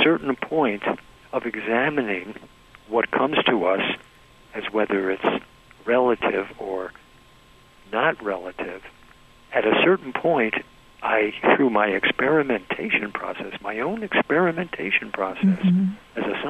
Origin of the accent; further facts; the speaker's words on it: United States; I'm an American, but I was always motivated by two principles, and that is philosophy and practicality.